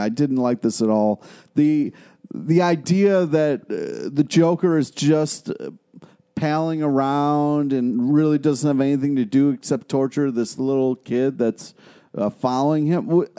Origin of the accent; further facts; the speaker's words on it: Rochester, United States; Rochester.